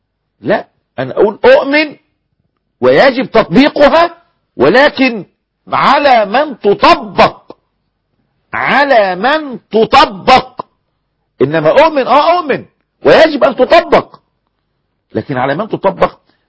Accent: Egypt; انتوا فاكرين القصة اللي كانت من كام سنة طلعت عندنا في مصر

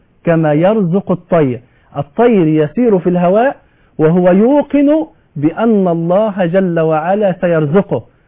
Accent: Egypt; عندنا في مصر

